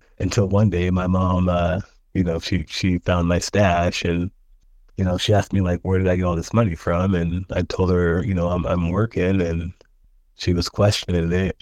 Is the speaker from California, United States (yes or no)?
yes; Oakland, California, United States; born there; I was born in Oakland, California, 1981, August 15th.